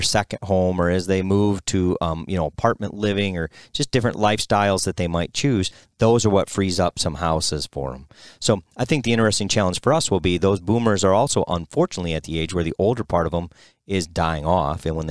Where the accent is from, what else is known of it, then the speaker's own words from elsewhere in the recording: Greenwald, British Columbia, Canada; from Greenwald in BC.